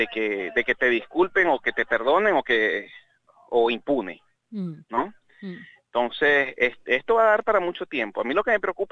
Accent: Maracaibo, Zulia, Venezuela; hay un puente que están construyendo a apenas 20 minutos, media hora, donde vive mi familia allá en Maracaibo

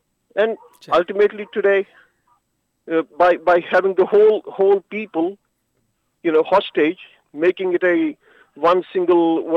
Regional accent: Srinagar, Jammu and Kashmir, India; मैं श्रीनगर से हूँ।

